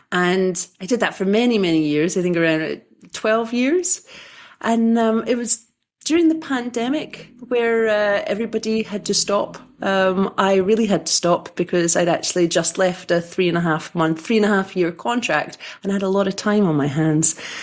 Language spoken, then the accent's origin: English; Scotland, United Kingdom; now in Amsterdam, Netherlands; I'm in Amsterdam. That is where I have been for almost 10 years, but I'm from Scotland, as you can tell from the accent.